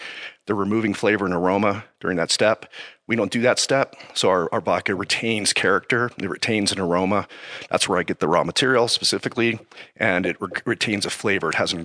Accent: Phoenix, Arizona, United States; I think it's because I was raised in Phoenix. So our closest beach is actually in Mexico.

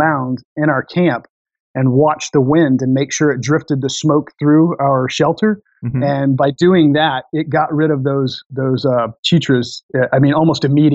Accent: Florida, United States; I'm from Florida, you know, so the mosquitoes, I'm not going to say I'm used to it.

